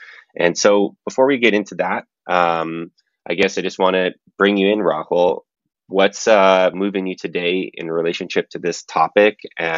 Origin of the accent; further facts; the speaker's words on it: Berkeley, California, United States; I grew up in Berkeley, California, and I would say I've gone on probably a deeper dive around religion than most people that I know.